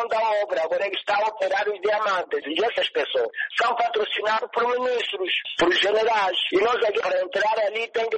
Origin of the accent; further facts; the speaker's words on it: Lunda Norte, Angola